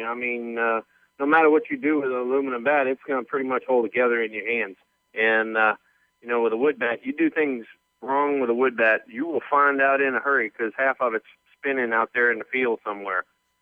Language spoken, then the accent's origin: English; the South, United States; I'm from the South, and like I said, went to school in Mississippi, so I was a little bit of a redneck.